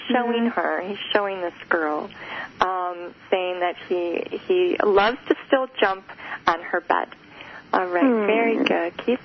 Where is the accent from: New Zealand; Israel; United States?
United States; Wheaton; It's so funny, because I'm from Wheaton.